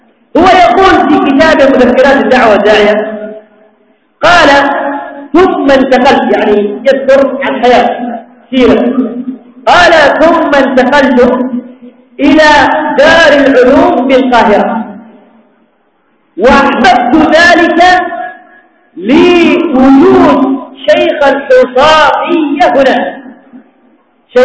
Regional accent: Yemen; وهذا خير دليل عندنا في اليمن

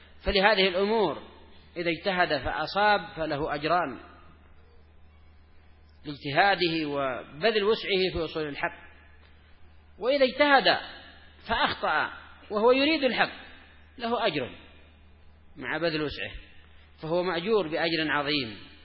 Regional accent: Yemen; خاصة طلاب مرعي عندنا في اليمن هنا يدرس 4 سنين

